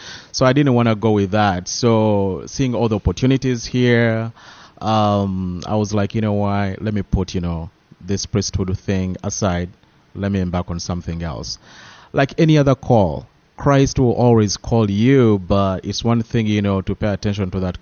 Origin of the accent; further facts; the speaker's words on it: Uganda; I was born and raised in Uganda, that is on the East African coast.